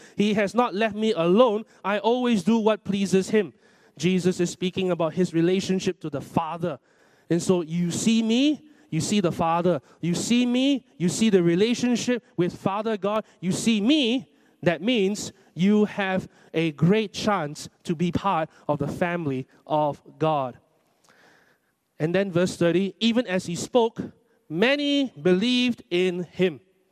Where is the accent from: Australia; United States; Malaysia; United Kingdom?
Malaysia; Selangor; yes, I am Malayan. Yes, I am from Selangor.